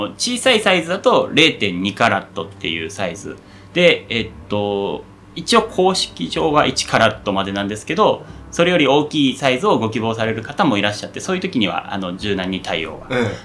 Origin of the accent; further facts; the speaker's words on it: Kanagawa, Japan; born there; 神奈川県で生まれて